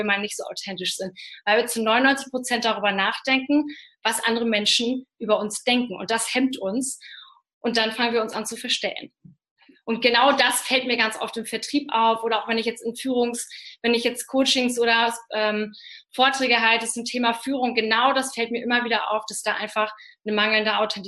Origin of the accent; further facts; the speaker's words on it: Hamburg, Germany; wollte eigentlich in die klassische Medienwelt als Hamburger Dern